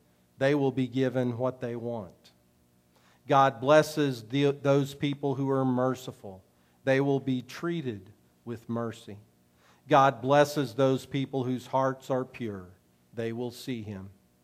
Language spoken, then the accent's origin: English; Oklahoma, United States; I'm from Oklahoma, and that's where … is from, too.